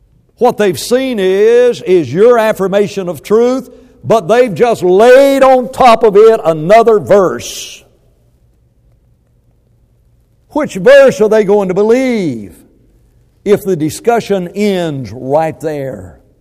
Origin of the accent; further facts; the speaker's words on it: Alabama, United States; I grew up in Alabama. They argue there a lot.